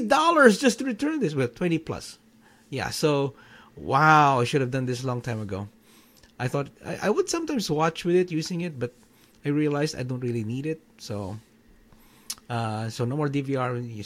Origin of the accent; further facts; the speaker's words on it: Philippines; So yeah, congratulations to the Philippines, my home country, for winning